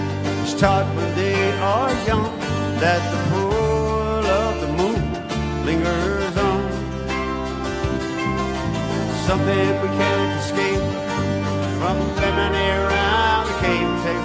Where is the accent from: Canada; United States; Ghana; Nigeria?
United States; Gulf Coast; As a lot of you know, I grew up on the Gulf Coast between New Orleans and Mobile